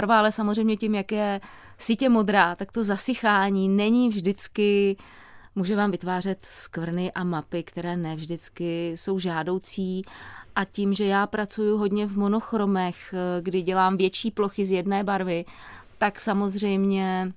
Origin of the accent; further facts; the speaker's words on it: Prague, Czechia; Já jsem původně z Prahy, vyrůstala jsem poblíž Nuselského mostu